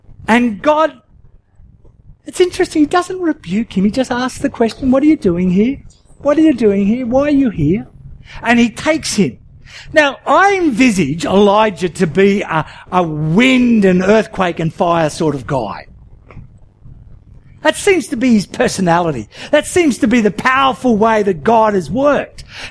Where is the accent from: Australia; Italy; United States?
Australia; Sydney, New South Wales; My heritage is dairy farming, and as a kid, albeit I grew up in Sydney